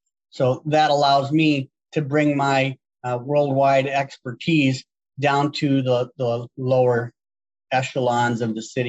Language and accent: English; Neenah, Wisconsin, United States; now in US South; I grew up in Wisconsin. I did actually grow up in Neenah, so I'm familiar with the Midwest contractors